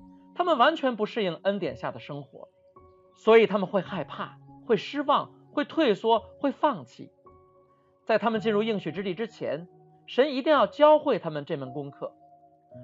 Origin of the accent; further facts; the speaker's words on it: China; 以色列人无疑是这个世界上最努力的民族之一，我们中国人也不遑多让。